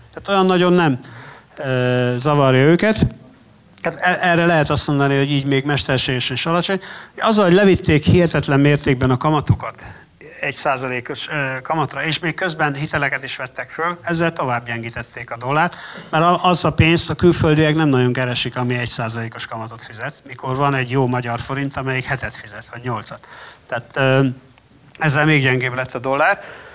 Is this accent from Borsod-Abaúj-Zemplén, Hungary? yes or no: no; Debrecen, Hajdú-Bihar, Hungary; Lehet, hogy debreceni vagyok, és itt ilyen optimista hangulat volt, vagy itt jártam középiskolába